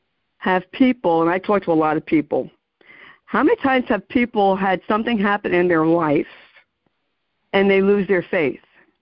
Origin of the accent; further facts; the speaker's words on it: New Jersey, United States; I'm from New Jersey.